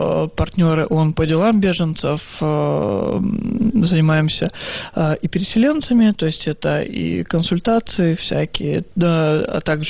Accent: Crimea, Ukraine; also born or lived in Chirchiq, Uzbekistan; Родился я в Черчике, это Узбекистан, и с родителями мы переехали в 89-м году в Крым. В поселок недалеко от города Саки.

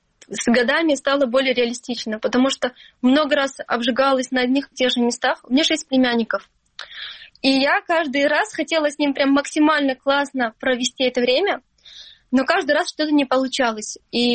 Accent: Stary Krym, Crimea, Ukraine; Я выросла в Крыму, в маленьком городе, старом Крыму.

